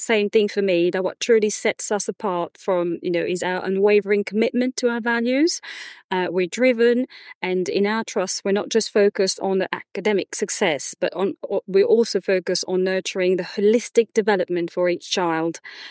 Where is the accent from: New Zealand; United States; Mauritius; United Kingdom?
Mauritius; first language Creole; English is a second language; It's my third language, because I come from Mauritius, and my first language is Creole, then it goes French, and English comes third.